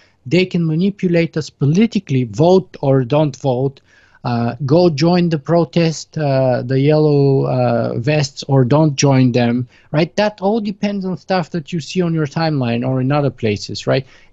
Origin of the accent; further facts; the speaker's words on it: Bulgaria; I grew up in the Eastern Bloc. I grew up in communist Bulgaria